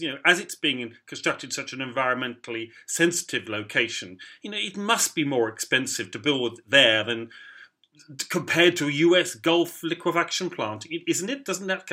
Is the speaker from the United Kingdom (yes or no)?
yes; United Kingdom; Sorry, I'm a Brit.